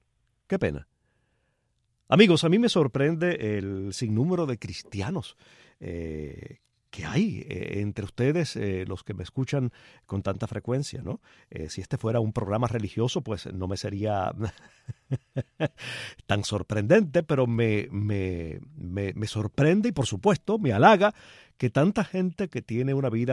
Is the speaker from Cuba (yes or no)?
yes; Cuba; moved away; aunque yo haya faltado físicamente de Cuba durante muchos años, como todos ustedes ya saben, me siento parte de ese pueblo.